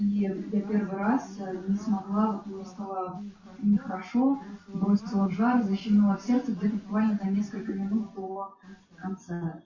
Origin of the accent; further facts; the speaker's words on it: Ukraine; Я сама из Украины, и все мои родные там сейчас.